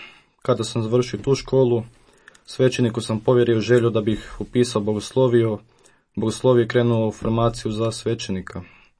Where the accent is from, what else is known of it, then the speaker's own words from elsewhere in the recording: Bistra, Zagreb County, Croatia; Osnovnu školu pohađao sam u Bistri, a srednju prometnu u Zagrebu.